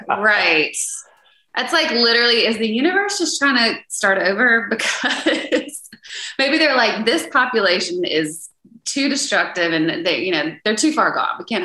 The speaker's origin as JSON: {"language": "English", "region": "Louisiana", "country": "United States", "said": "You know, I'm from Louisiana, and it's just so devastating to me anytime these huge hurricanes come through."}